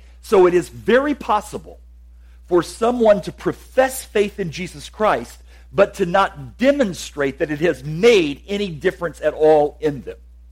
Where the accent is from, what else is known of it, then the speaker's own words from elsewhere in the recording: the South, United States; it pains me to say this, as a Southerner born and bred